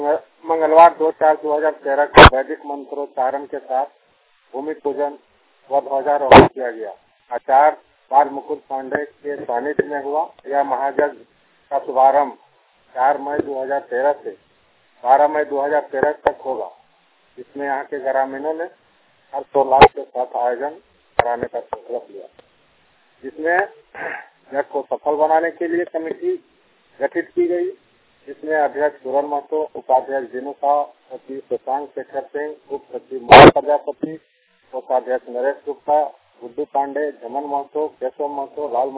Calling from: Nawadih, Jharkhand, India; ग्राम सूरी प्रखंड नावाडी जिला बोकारो से बोल रहा हूँ।

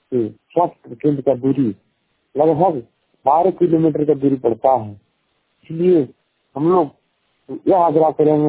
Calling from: Aliganj, Bihar, India; मेरा घर गहलोर प्रसंडा पंचायत इस्लाम अलीगंज थाना सिकंदरा जिला जमुई। मेरे प्रखंड के पूरे प्रखंड के अंतर्गत मेरा गांव में सबसे अधिक हरजा आदिवासी लोग गरीब वर्ग का लोग गुजर बसर करते हैं

